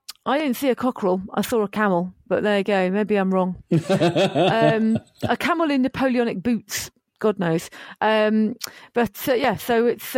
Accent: Bedford, East of England, United Kingdom; And then for Bedford, which is my hometown

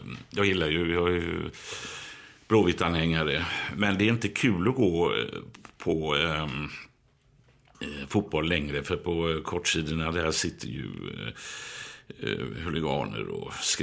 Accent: Gothenburg, Västra Götaland County, Sweden; medan jag kommer från Biskopsgården.

